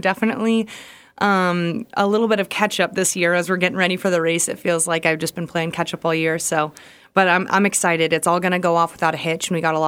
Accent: Fairbanks, Alaska, United States; I'm born and raised in Fairbanks, big into the hockey community.

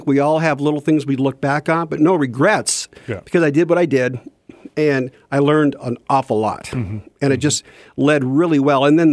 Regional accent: Fairbanks, Alaska, United States; born there; I was born in Fairbanks, and all through high school, my favorite subject was government.

